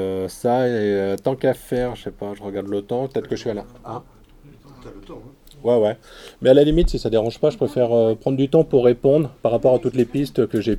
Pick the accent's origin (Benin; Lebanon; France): France; Brittany; vu que je viens de l'Ouest